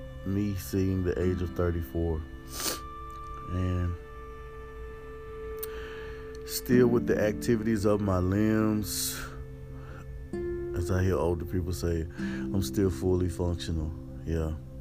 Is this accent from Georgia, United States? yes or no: yes; East Point, Georgia, United States; born there; I was born in East Pont.